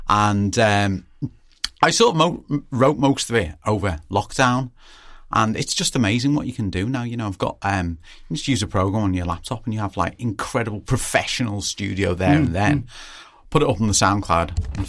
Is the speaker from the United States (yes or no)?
no; Liverpool, North West England, United Kingdom; we are not English, we are Scouse thing